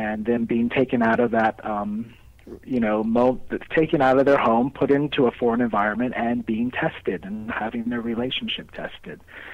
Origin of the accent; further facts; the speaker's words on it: United States; especially as an American, where we romanticize the idea of it